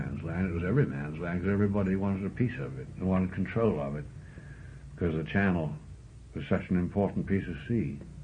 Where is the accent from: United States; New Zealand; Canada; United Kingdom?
Canada; they put me into a billet which turned out to be too sensitive for a Canadian to hold. So I was moved.